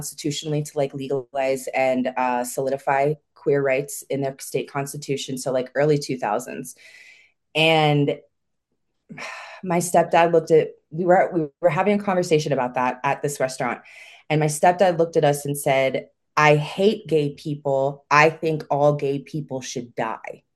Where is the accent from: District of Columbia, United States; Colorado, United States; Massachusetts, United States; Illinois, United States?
District of Columbia, United States; Washington; My mother growing up in New Jersey as a little Jewish girl, me growing up in DC.